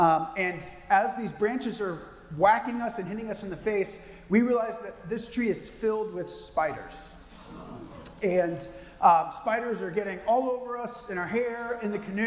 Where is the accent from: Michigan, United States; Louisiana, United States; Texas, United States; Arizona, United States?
Texas, United States; Houston; I'm a city boy, I'm from Houston. So this was wild to me